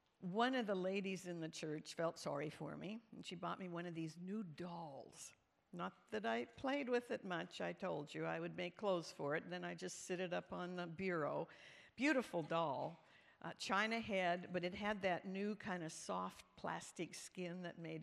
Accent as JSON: {"language": "English", "country": "Canada", "tie": "born or raised there", "moved": "yes", "lives_now": "United States", "said": "I grew up in Canada, so we called it the garage."}